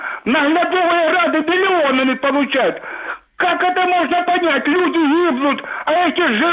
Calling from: Kharkiv, Kharkiv Oblast, Ukraine; Ну, это Харьков

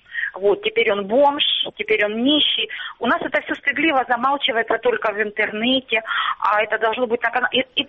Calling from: Starobilsk, Luhansk Oblast, Ukraine; Это я, Луганщина, Старобельск.

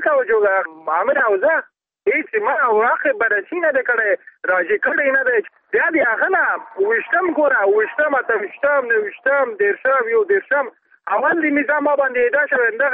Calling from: Balkh, Afghanistan; زه د بلخ ولایت اوسیدونکی یم.

